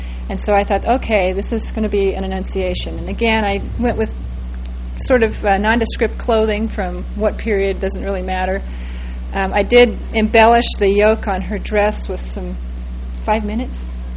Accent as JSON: {"language": "English", "region": "California", "country": "United States", "tie": "born or raised there", "said": "I grew up in California and had a lot of good Catholic friends and loved a lot of their religious imagery."}